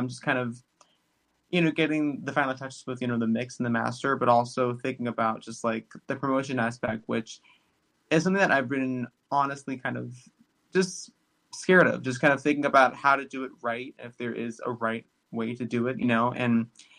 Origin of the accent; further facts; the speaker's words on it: Maryland, United States; now in Los Angeles, United States; No. I'm from Maryland. And so right now it's snowing.